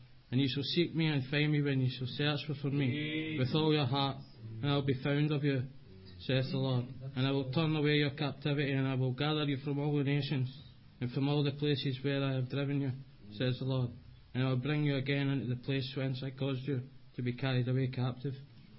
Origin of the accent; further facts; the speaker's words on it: Scotland, United Kingdom; I can't say it in English. I'm Scottish. Say it in Scottish.